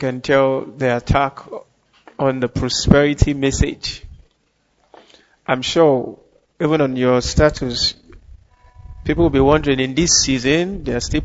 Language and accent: English; Nigeria; I'm not being a religious fanatic, but as a Nigerian, you would have observed this yourself